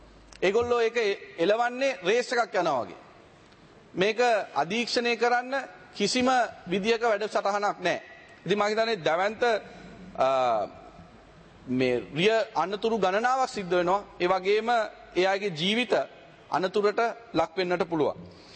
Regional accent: Katunayake, Western Province, Sri Lanka; ගුවන්තොටුපළ ගත්තාම මගේ ප්‍රදේශයේ තියෙන කටුනායක මගේ ගමේ

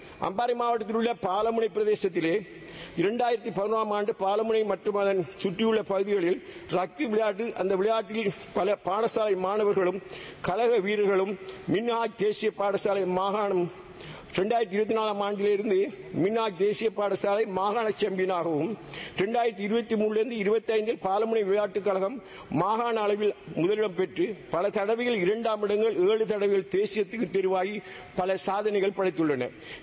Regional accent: Eastern Province, Sri Lanka; நான் கிழக்கு மாநிலத்தைச் சேர்ந்தவன் என்ற அடிப்படையிலே

